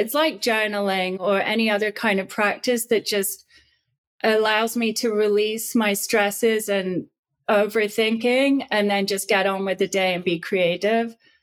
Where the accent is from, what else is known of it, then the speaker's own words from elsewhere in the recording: Canada; I grew up in Canada, completely off the grid with no running water or electricity.